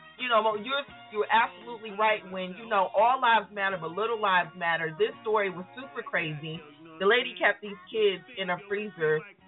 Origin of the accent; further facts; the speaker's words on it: Pontiac, Michigan, United States; Big shout out to Pontiac, my hometown.